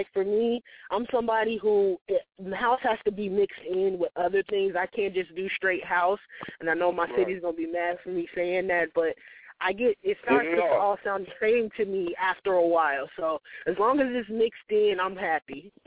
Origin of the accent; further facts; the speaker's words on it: Chicago, Illinois, United States; especially once again saying that I'm from Chicago, you know, we have a big steppers and blues and R&B and jazz fusion coming out of my city